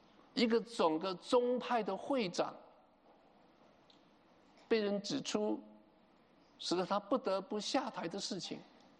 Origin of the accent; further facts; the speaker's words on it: China; 我们中国人说塞翁失马，焉知非福